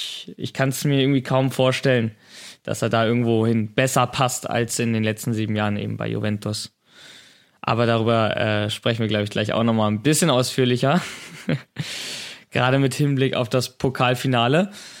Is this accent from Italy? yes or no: yes; Italy; als Italiener wissen wir ja, Emotionen sind, es gehören ja zum Fußball dazu